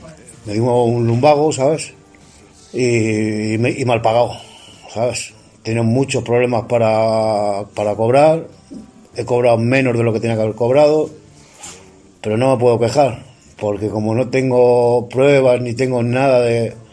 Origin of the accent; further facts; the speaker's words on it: Madrid, Community of Madrid, Spain; soy de Madrid